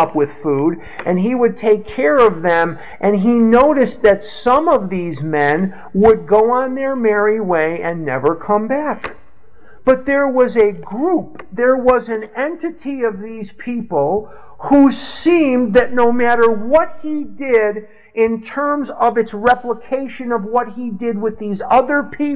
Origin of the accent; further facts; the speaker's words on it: Chicago, Illinois, United States; Benjamin Rush is the namesake for a street in my city, Chicago, that if you visit my city, Chicago, I'm from Chicago, as you know